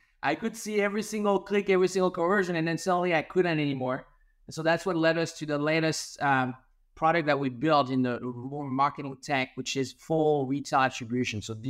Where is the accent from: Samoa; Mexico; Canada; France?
France; moved away as an adult; now in Los Angeles, United States; I was born and raised in France.